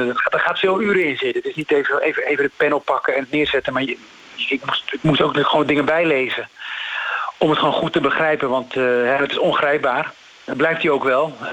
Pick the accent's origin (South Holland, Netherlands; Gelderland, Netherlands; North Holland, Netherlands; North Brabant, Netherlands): North Holland, Netherlands; Amsterdam; Opgroeiend in Amsterdam, Nieuw-West. Ik woon zelf in Nieuw-West, Amsterdam op dit moment.